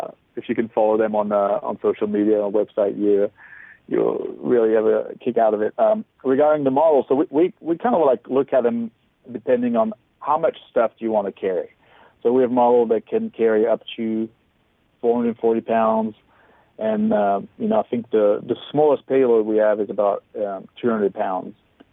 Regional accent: Strasbourg, Grand Est, France; I grew up in between France and Germany in a town called Strasbourg.

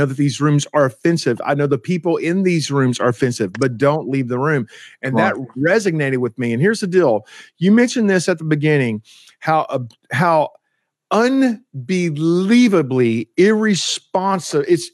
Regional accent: Texas, United States; I'm a Texan. Which means I'm an American on steroids.

